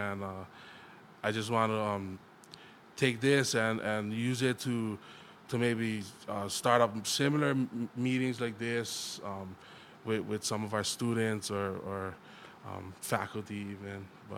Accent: Waimea, Hawaii, United States; I grew up in Waimea on the west side

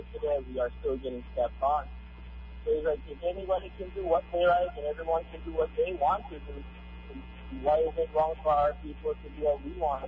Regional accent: Kauai, Hawaii, United States; I come from Kauai. I'm born and raised here, and I'm born of noble blood.

